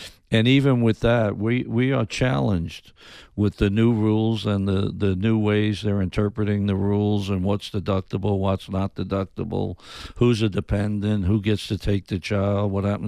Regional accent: New York City, New York, United States; Yeah, I grew up in New York City, and that was the Mickey Mantle, Roger Maris days

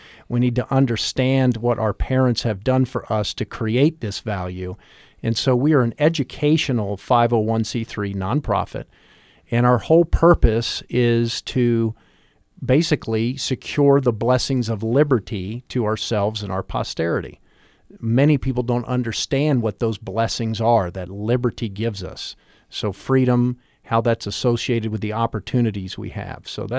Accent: Chesterfield County, Virginia, United States; also born or lived in Washington, D.C.; the story goes, I was born in Washington, D.C., but raised outside of Richmond, Virginia. And in the late 60s, early 70s, we played Rebels Against the Yankees where I grew up. And in Chesterfield County, Virginia

